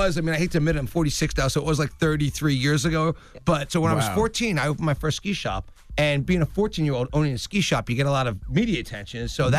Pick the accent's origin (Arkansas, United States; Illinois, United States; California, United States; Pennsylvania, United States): Pennsylvania, United States; Philadelphia; Yeah, suburban Philadelphia.